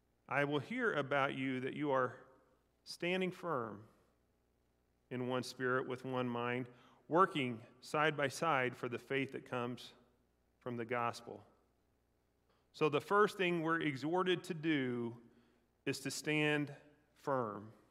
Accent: United States; I could answer, I'm an American. I'm a Cardinals fan.

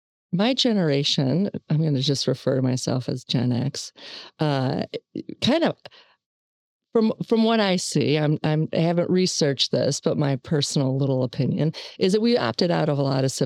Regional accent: Cleveland, Ohio, United States; So I grew up in Cleveland, Ohio. I went to school there.

